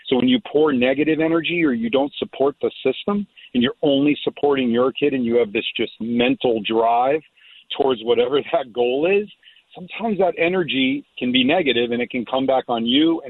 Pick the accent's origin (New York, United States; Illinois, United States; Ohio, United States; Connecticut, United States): Connecticut, United States; We obviously grew up in Fairfield County, as you mentioned. I'm from Connecticut